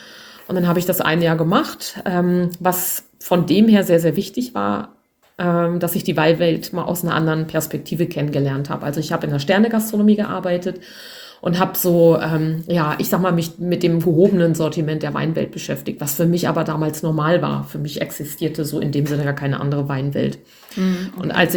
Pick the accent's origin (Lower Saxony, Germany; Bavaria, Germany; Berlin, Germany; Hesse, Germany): Lower Saxony, Germany; Seesen; born there; Ja, ich komme ja gebürtig aus Seesen am Harz, kulinarisches Brachland in den 80er Jahren.